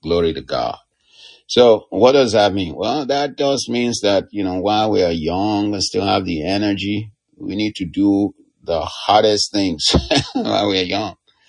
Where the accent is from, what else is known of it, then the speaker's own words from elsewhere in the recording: Ibadan, Oyo, Nigeria; also born or lived in Lagos; I grew up in Nigeria, in Ibadan, and in Lagos.